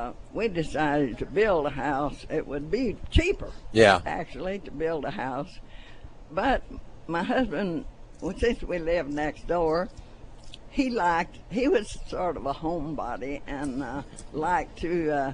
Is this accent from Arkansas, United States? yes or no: yes; Conway, Arkansas, United States; Oh, no. I was raised in Conway.